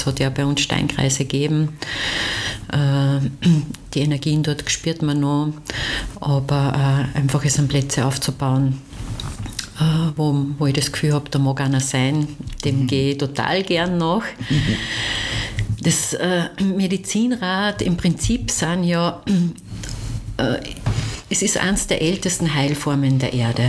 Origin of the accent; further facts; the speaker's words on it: Upper Austria, Austria; also zumindest bei uns in Oberösterreich